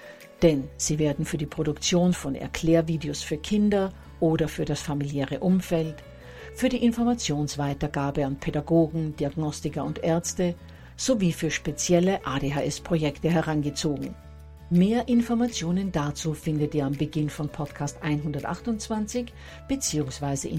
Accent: Austria; zumindest in Deutschland, bei uns in Österreich ist das erst im September

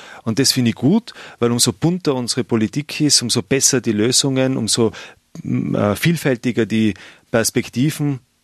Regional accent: Tyrol, Austria; Weil es eine einmalige historische Chance bei uns in Tirol ist.

